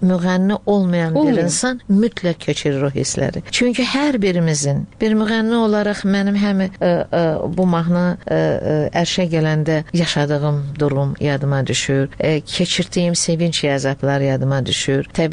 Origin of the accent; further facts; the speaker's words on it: Baku, Azerbaijan; born there; Və mən birinci nəsiləm ki, ana tərəf, ana vətənim Şuşa, ata vətənim Qəbələ olduğu halda birinci ziyalılardanam ki, Bakıda doğulmuşam.